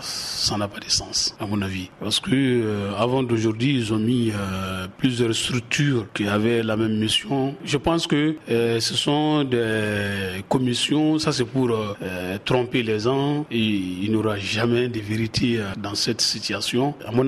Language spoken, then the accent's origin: French; Bamako, Mali; je suis de Bamako.